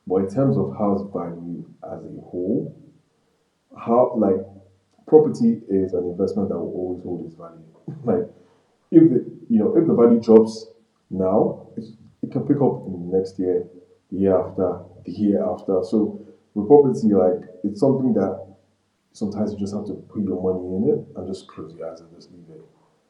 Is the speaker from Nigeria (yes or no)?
yes; Nigeria; the fact that I'm from Nigeria.